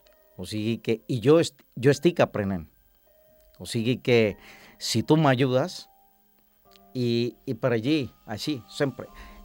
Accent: Colombia; now in Spain; soc colombià i ho dic així

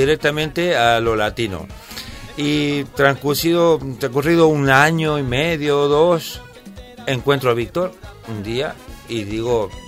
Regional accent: Argentina; moved away; En Argentina, de donde yo vengo, se llama cuarteto.

